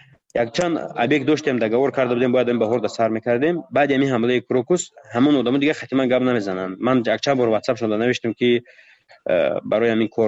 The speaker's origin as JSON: {"language": "Persian", "country": "Tajikistan", "said": "من گفتم من تاجیکم گفتم از تاجیکستانم"}